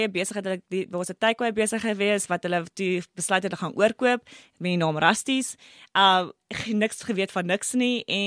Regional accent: Brits, North West, South Africa; So ek het groot geword in Brits, baie klein dorpie

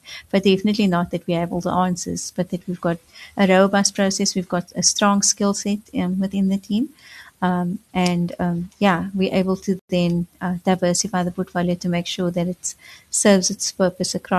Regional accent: Cape Flats, Western Cape, South Africa; so I come from the Cape Flats, and I've seen how financial inclusion can change the trajectory of your life.

